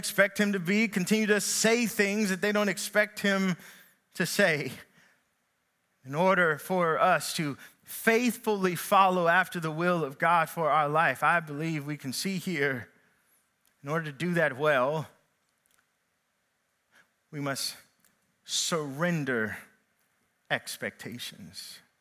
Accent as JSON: {"language": "English", "region": "Kentucky", "country": "United States", "lives_now": "Tennessee, United States", "said": "Brings me back to my time when I lived in, or when I moved to Tennessee from Kentucky. I started off in ministry as a teenager"}